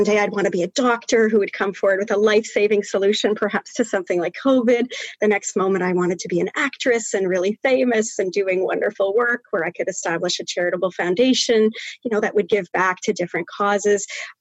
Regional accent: Brockville, Ontario, Canada; I'm from Brockville.

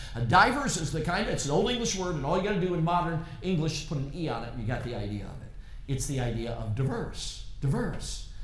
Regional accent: Chicago, Illinois, United States; Now, friends, I grew up in Chicago. I've never been mugged.

